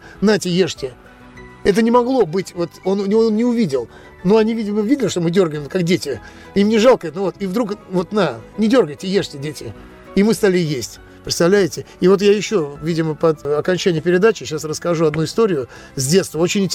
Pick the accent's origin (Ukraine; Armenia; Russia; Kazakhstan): Russia; Moscow; мы же москвичи, откуда мы персики можем увидеть, только в магазине